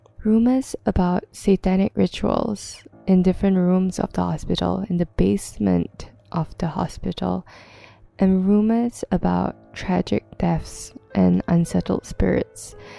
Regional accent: Singapore; growing up in Singapore

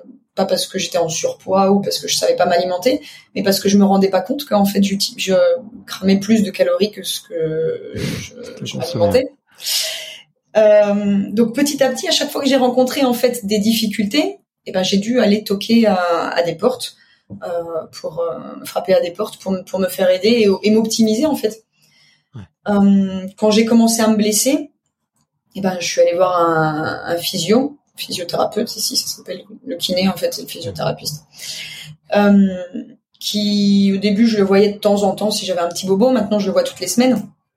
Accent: eastern France, France; j'ai fait mes études à Paris, je viens de l'est de la France

